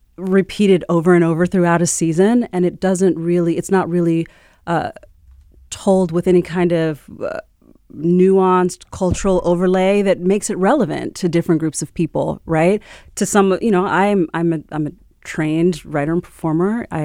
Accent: Southern US, United States; You know, I grew up in the South. I come from, you know, a Black working class family.

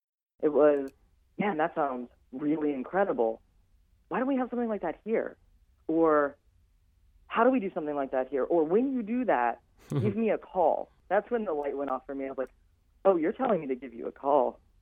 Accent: Florida, United States; also born or lived in Philadelphia; now in Chicago, United States; I didn't see the level of collaboration that I had seen growing up in Philadelphia and South Florida, where I'm from, living in Chicago.

